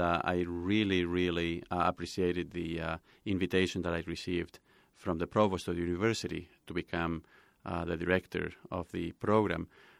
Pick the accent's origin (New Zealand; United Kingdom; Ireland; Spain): Spain; now in United States; I'm originally from Spain.